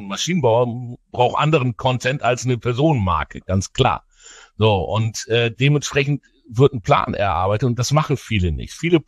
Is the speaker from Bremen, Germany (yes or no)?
yes; Bremen, Germany; So, jetzt komme ich aus Bremen, ja.